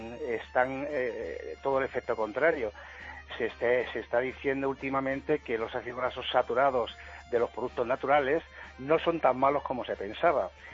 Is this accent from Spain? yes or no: yes; Extremadura, Spain; Por ejemplo, yo soy extremeño y las cabras o las ovejas